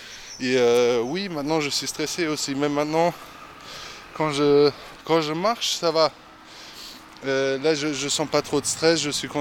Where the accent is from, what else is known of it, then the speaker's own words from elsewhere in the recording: Germany; French is a second language; now in Strasbourg, France; j'ai 26 ans, je suis d'origine d'Allemagne.